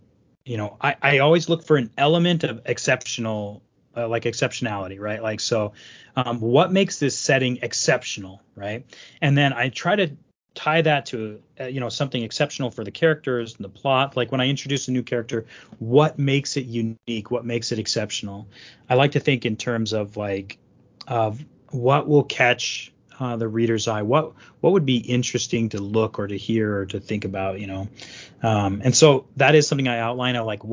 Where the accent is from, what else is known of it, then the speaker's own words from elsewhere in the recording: Las Vegas, Nevada, United States; also born or lived in Arizona; So growing up in Vegas and Arizona, you know, living in desert, you know, family trailer parks.